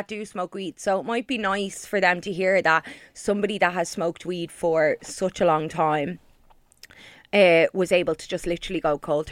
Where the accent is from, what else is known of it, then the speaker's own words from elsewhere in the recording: Dublin, Leinster, Ireland; profiling me because I'm from Dublin and all because this was down the country